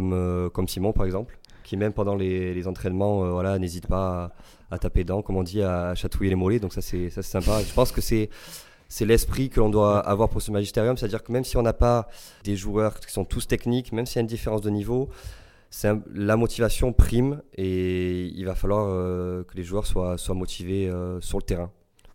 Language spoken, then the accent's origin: French; Marseille, Provence-Alpes-Côte d'Azur, France; born there; je vais répondre simplement parce que je suis né à Marseille.